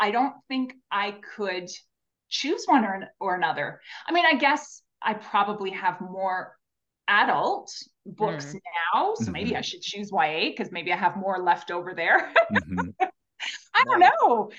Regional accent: Canada; So I go through and I sort of try to pretend I'm not Canadian as the last second.

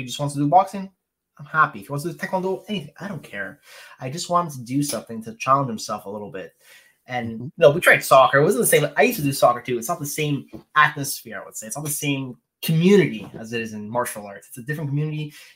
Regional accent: Canada; I'm from Canada, by the way. So Canada, hockey is, like, number one here.

